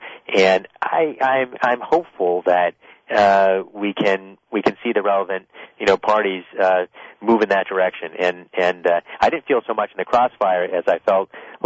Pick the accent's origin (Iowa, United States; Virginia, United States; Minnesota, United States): Iowa, United States; I'm from Iowa myself.